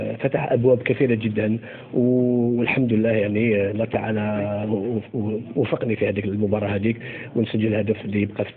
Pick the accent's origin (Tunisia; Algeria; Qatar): Algeria; وقلت لك هذا شرف كبير كجزائري